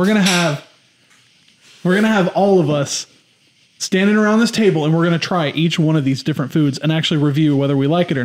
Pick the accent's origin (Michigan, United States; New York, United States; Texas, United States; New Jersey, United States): Texas, United States; Houston; Yeah, well, I'm going to expand on that because I'm from Houston, Texas.